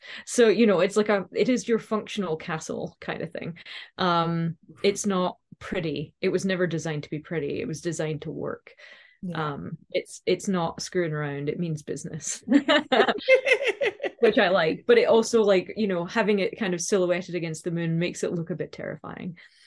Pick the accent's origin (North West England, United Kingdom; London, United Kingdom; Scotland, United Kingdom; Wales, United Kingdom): Scotland, United Kingdom; now in Edinburgh, United Kingdom; I've been living here for about almost 20 years now, actually. I grew up in West Lothian, and I moved to Edinburgh when I was 17.